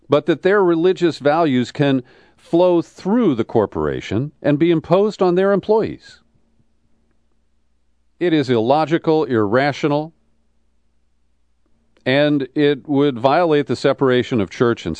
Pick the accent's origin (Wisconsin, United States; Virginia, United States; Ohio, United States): Ohio, United States; Cincinnati; approved by the IRS office in my hometown of Cincinnati.